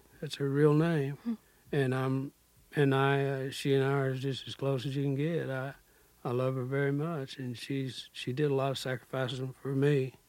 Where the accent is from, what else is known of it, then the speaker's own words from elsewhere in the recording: Corsicana, Texas, United States; also born or lived in Waco; I was born in Corsicana, Texas, and it's about 53 miles northeast of Waco, Texas. And I lived there until I was 12 years old. My grandmother raised me, and she passed on when I was 12, and I went to Waco, Texas, and lived with my mother.